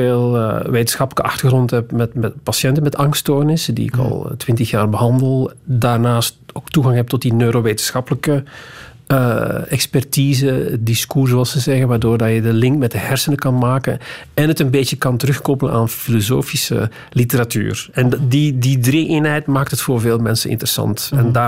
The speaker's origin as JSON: {"language": "Dutch", "region": "Flanders", "country": "Belgium", "moved": "yes", "lives_now": "Netherlands", "said": "Ik ben Vlaming nog altijd, vind ik, in de hart en nieren wel. En ik woon nu al wel 20 jaar in Nederland, dus ik ben ook vernederlandst."}